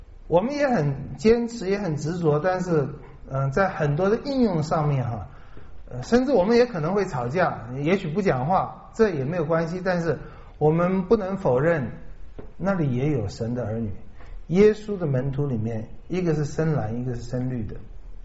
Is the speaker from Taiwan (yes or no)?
yes; Taiwan; 那么多半是像我一样，我的父母一样从大陆来的，多半是跟着老总统来的，然后我们就在这种环境长大